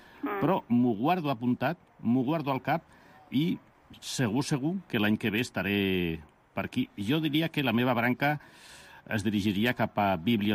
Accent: Catalonia, Spain; Com que sóc català

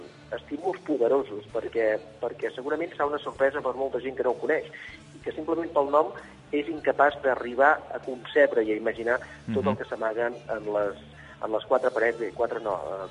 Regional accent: Vilafranca del Penedès, Catalonia, Spain; jo per exemple no visc a l'Espluga de Francolí, jo sóc de Vilafranca

